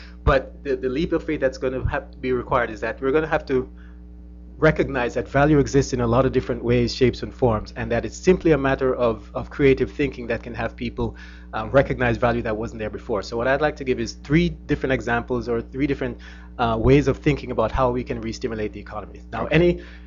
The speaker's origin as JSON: {"language": "English", "country": "Jamaica", "said": "I'm originally from Jamaica, so I don't do the aircon thing"}